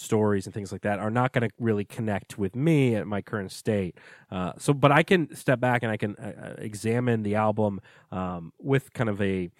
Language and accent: English; Virginia, United States; especially I'm from Virginia. I enjoyed listening to local music